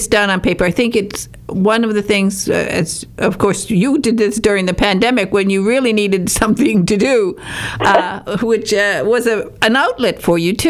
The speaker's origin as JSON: {"language": "English", "region": "Michigan", "country": "United States", "said": "So, and I'm from Northern Michigan."}